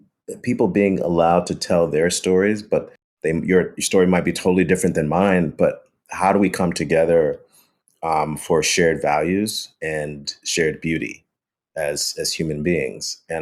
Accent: Chicago, Illinois, United States; even when I was growing up in Chicago, the only reason I got an opportunity to play music was mainly because there was a music program started specifically because music was taken out of the public schools in Chicago.

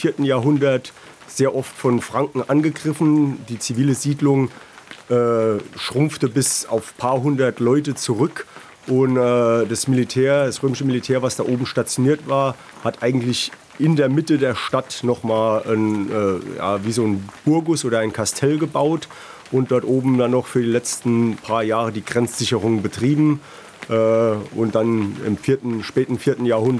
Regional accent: Texas, United States; ich komme aus Texas in den Vereinigten Staaten.

